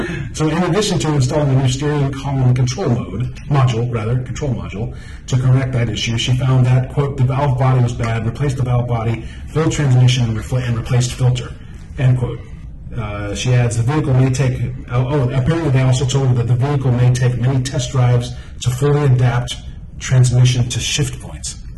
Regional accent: Atlanta, Georgia, United States; I grew up in this city. I grew up in Atlanta. I learned how to drive here.

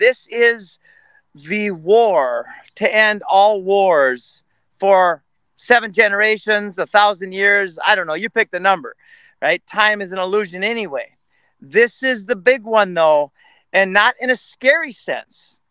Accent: Minnesota, United States; I grew up in Minnesota. I learned the word God growing up.

